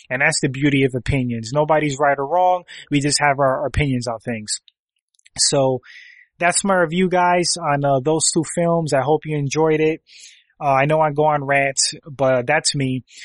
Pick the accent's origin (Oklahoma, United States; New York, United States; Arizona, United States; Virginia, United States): New York, United States; born there; I was born in New York and I moved to New England, like right around, 97.